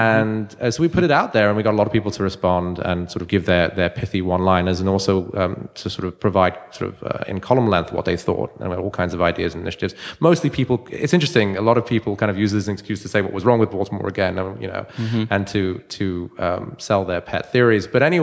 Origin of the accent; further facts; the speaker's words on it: London, United Kingdom; I'm from London originally.